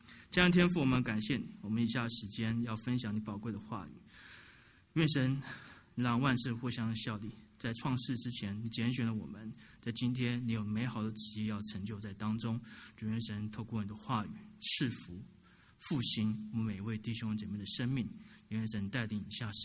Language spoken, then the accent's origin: Chinese; Taiwan; 我是来自台湾啊，我在台湾也是在牧养教会。